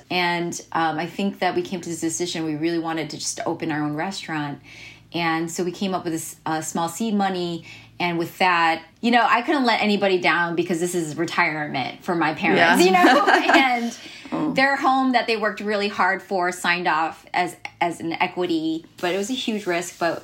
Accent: United States; Like, this is my country. I'm American, and so I was always aware that even though I'm American, I'm always going to be considered like other, you know.

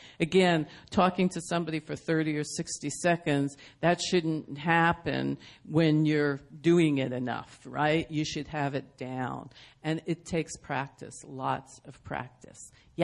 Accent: East Coast, United States; I get that a lot because I'm from the East Coast

